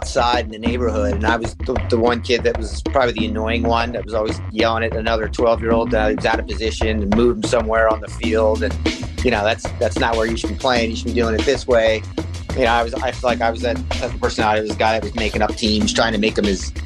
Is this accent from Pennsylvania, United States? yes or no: no; Washington Township, New Jersey, United States; starting in South Jersey, even at I grew up in Washington Township